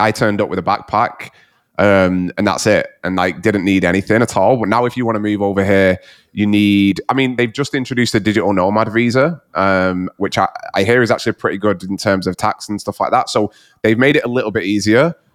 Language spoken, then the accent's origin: English; Manchester, North West England, United Kingdom; moved away as an adult; I'm from a little bit further north. Yeah, I'm from Manchester. Just outside of Manchester, yeah. So I went to university in Manchester and then left the UK.